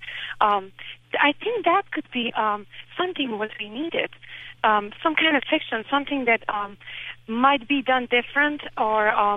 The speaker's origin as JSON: {"language": "English", "country": "Bosnia & Herzegovina", "moved": "as an adult", "lives_now": "United States", "said": "and I am from Bosnia. I came to Virginia 4 years ago, 5 years ago."}